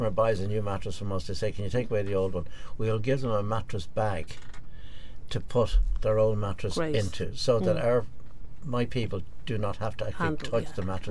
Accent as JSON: {"language": "English", "town": "Dublin", "region": "Leinster", "country": "Ireland", "tie": "born or raised there", "said": "I'm a normal Dublin guy. I was born, I come from Pier Street."}